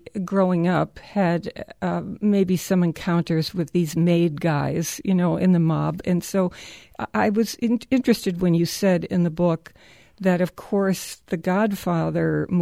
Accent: Bronx, New York, United States; I employed the same instincts on the stages of Broadway and in film that I used growing up in the Bronx.

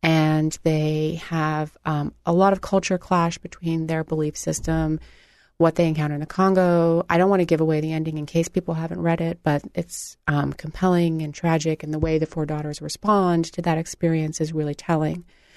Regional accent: Indiana, United States; now in Indianapolis, United States; oh, we grew up outside of Indianapolis. And then no one would ask us any further questions because it was like, well, that's boring. And then I moved to Indianapolis

